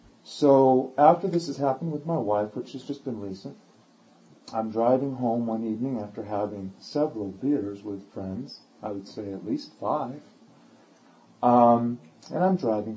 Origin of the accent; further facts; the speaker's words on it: Glendale, California, United States; I grew up in Glendale.